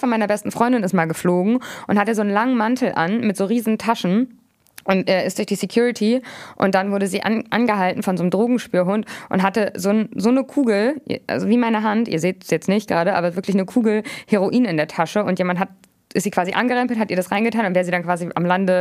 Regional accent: Hamburg, Germany; Aber ich komme aus Hamburg, ich kann dich beruhigen.

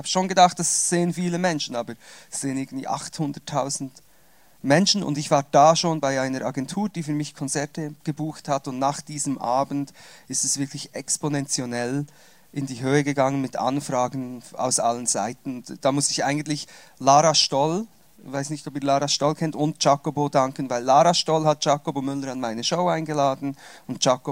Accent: Switzerland; dann sind wir auf Umwegen zurück in die Schweiz gekommen. Also ich bin Schweizer, ausgewandert und wieder zurückgewandert. Kaum habe ich Hochdeutsch Portugiesisch gelernt, musste ich wieder zurückkommen in die Schweiz und konnte dann nicht mehr so gut Schweizer und Hochdeutsch. Schweizerdeutsch schon, aber Hochdeutsch

